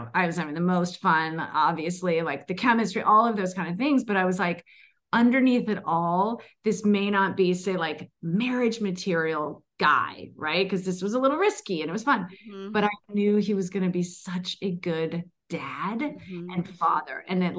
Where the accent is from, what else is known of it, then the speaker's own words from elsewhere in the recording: East Coast, United States; now in Los Angeles, United States; I'm from the East Coast, came out to LA, never thought in a million years I was going to marry, like, you know, someone from